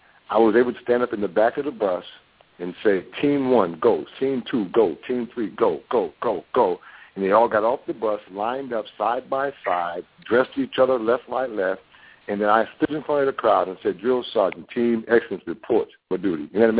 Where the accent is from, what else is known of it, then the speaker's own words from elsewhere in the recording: Bronx, New York, United States; I'm from the Bronx, New York, raised up poor mom, 7 kids on welfare.